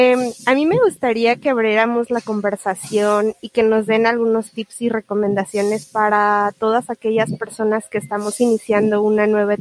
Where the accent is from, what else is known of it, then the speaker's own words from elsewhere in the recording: Mexico City, Mexico; now in Monterrey, Mexico; Yo soy de Ciudad de México y llevo casi 9 meses viviendo en Monterrey. Me he mudado algunas, no sé, 10 veces de casa, pero esta vez la siento muy distinta porque esta vez la hice sola.